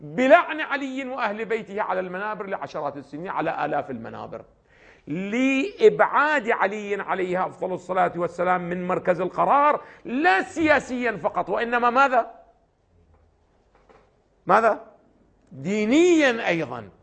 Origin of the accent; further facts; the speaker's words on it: Iraq; الآن إحنا التجربة الآن عندنا في العراق واضحة